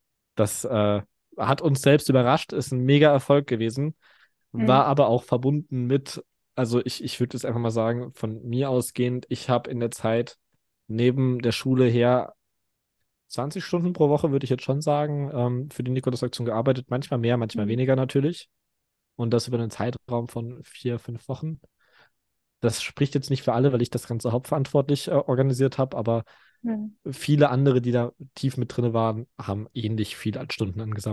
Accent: Hesse, Germany; Also ich bin … Ich komme aus dem Landkreis Fulda

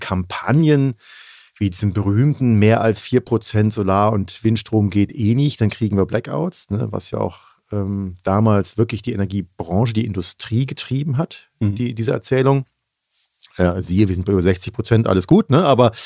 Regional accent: Düsseldorf, North Rhine-Westphalia, Germany; born there; Gebürtiger Düsseldorfer bin ich.

